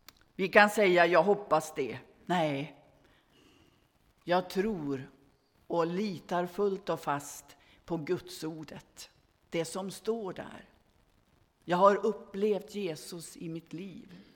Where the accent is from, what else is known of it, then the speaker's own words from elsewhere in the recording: Västerbotten County, Sweden; när jag var hemma i Västerbotten och var i sommarstugan